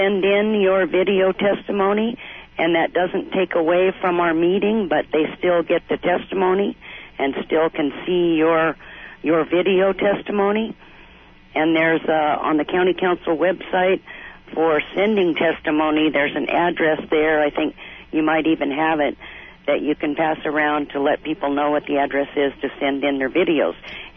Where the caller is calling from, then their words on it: Hawaii, United States; Hi, I'm calling from Hawaii Island.